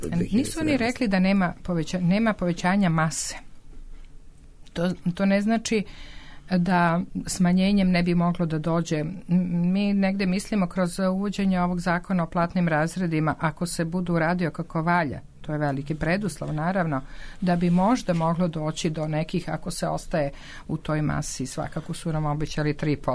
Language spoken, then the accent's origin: Serbian; Serbia; Znate, ja sam iz Srbije, moj muž iz Srbije.